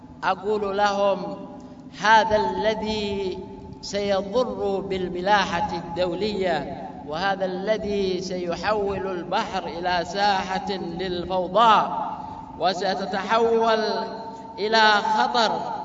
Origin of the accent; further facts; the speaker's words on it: Yemen; من أي جغرافيا في جغرافيا بلدنا اليمن